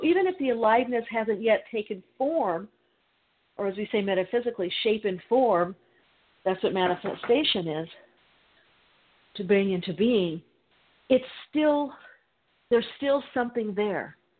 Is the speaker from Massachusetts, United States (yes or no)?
no; California, United States; I was in New York and Chicago, and of course I grew up in California by the beach, so I wasn't used to that energy.